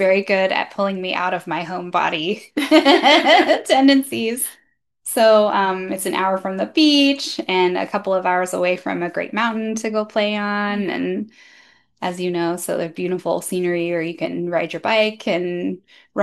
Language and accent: English; Portland, Oregon, United States; So we decided to come back to Oregon. I grew up in Portland.